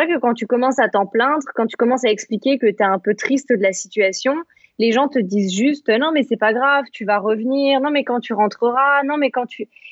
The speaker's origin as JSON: {"language": "French", "country": "France", "tie": "born or raised there", "lives_now": "Kuwait", "said": "c'est mon pays et j'appartiens à cette culture, quoi. J'ai grandi en France et voilà, je ne veux pas aller dans un autre pays le jour où je quitterai le Koweït."}